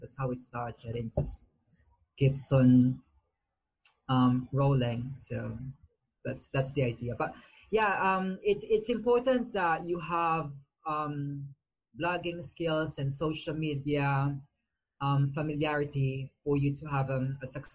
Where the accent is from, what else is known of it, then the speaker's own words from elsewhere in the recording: Manila, Metro Manila, Philippines; Actually, I'm originally from the Philippines. As you could probably read from my Twitter bio, I grew up in a slum in Manila, which is the capital of the Philippines.